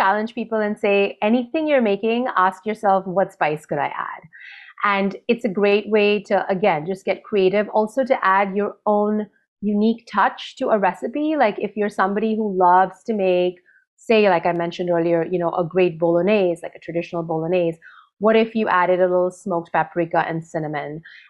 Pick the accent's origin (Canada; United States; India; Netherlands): India; Growing up in India, I ate it a lot in rice dishes and curries.